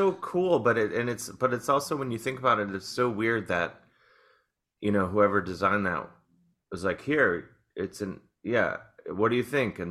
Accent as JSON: {"language": "English", "town": "Cleveland", "region": "Ohio", "country": "United States", "tie": "born or raised there", "said": "as an American, as a guy from Cleveland that has, you know, only had an NHL team for 2 years."}